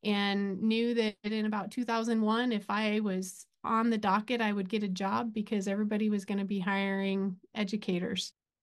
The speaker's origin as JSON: {"language": "English", "region": "Colorado", "country": "United States", "tie": "born or raised there", "said": "I grew up in Southeast Colorado, and went to a small school, Adams State College"}